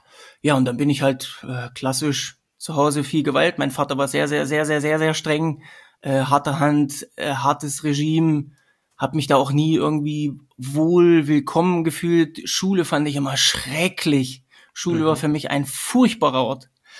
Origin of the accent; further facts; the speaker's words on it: Sömmerda, Thuringia, Germany; Ich komme ursprünglich aus Sömmerda, das ist das Silicon Valley von der damaligen DDR. Da wurden Büromaschinen hergestellt, das ist sehr, sehr bekannt. Jeder Ostdeutsche kennt diese Stadt. Da komme ich her, ein super kleines Städtchen